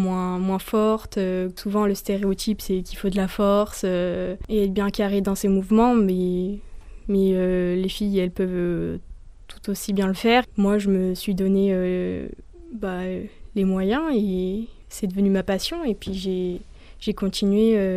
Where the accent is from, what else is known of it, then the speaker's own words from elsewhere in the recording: Chalon-sur-Saône, Bourgogne-Franche-Comté, France; Je suis originaire de Chalon, donc je me balade des fois.